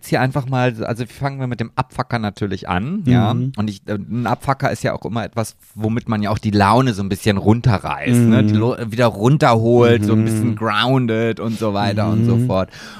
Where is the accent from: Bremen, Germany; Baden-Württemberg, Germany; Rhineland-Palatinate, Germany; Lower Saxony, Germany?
Lower Saxony, Germany; Oldenburg; ich bin ja ein sehr patriotischer Mensch, zumindest das, was meine Heimatstadt angeht.